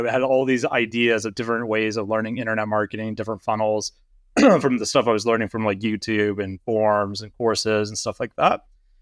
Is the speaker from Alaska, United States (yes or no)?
yes; Alaska, United States; So I grew up in Alaska and I got into the oil field and worked there on many different rigs across many different oil fields.